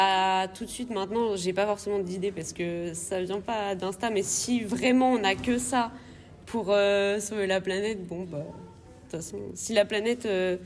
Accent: France; Parce que nous sommes français

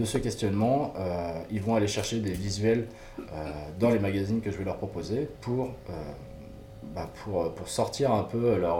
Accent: Saint-Claude-de-Diray, Centre-Val de Loire, France; also born or lived in Blois; Je viens de Blois, je suis né à Blois. J'ai grandi dans un petit village à côté, c'est Saint-Claude-de-Diray. Et du coup, ouais, je suis originaire de cette région.

